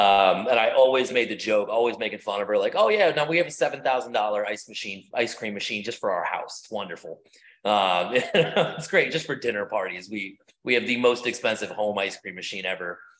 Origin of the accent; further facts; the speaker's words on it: New Orleans, Louisiana, United States; I'm not from Chicago. I'm from New Orleans.